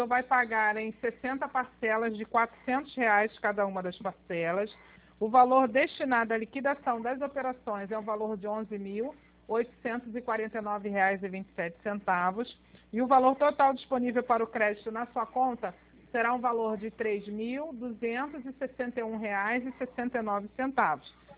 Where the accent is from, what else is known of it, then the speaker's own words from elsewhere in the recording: Nova Iguaçu, Rio de Janeiro, Brazil; sou de Nova Iguaçu.